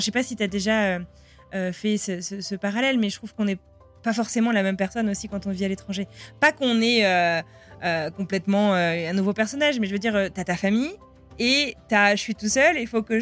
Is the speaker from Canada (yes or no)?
no; France; Parce qu'en tant que Français